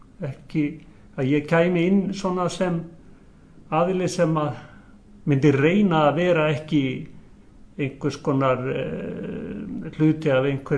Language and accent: Icelandic; Reykjavík, Capital Region, Iceland; ég er Reykvíkingur, fættur á Njálsgötu, Reykjavík, með bænum. Og ég er fættur 1956, 13. desember, þannig að ég er 59 ára gamall.